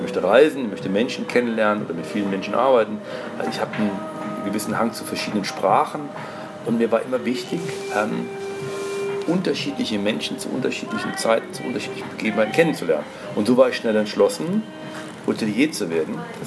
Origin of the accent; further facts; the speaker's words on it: Rhineland, Germany; Ich bin gebürtiger Rheinländer, bin in Rheinland aufgewachsen